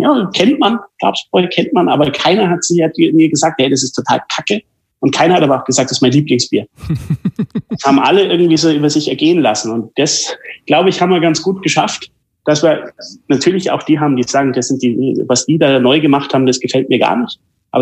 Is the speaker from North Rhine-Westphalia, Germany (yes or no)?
no; Bavaria, Germany; ich bin in Oberbayern aufgewachsen, also wir haben einen Nationalstolz, der uns einfach trägt.